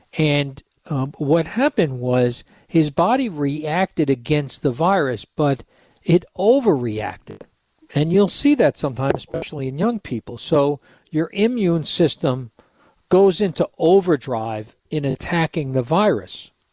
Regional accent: Bronx, New York, United States; Again, it was Yankee Stadium because I grew up in the Bronx

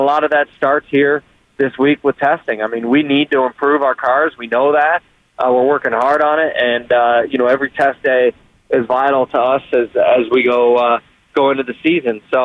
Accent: Columbus, Ohio, United States; And number two, I'm from Columbus, Ohio, so a college town, right?

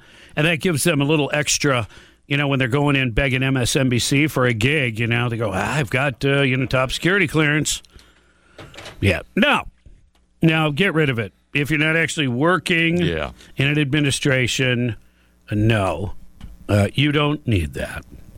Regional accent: Louisiana, United States; Listen, there are natural disasters. I'm from Louisiana. We are prone to that.

